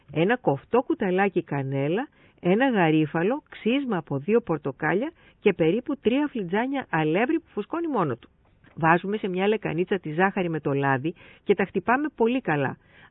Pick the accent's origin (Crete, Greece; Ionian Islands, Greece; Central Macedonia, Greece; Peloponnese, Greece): Crete, Greece; Vrachasi; Είναι ένα κριτικό γλυκό, το έμαθα στο Λασίθι, στο χωριό μου το Βραχάσι.